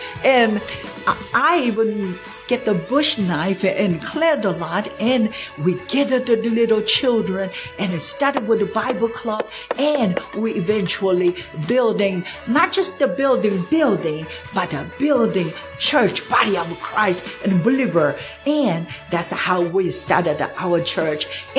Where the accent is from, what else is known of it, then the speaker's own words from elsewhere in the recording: South Korea; I was born and raised in South Korea, a very strong Buddhist belief in our family.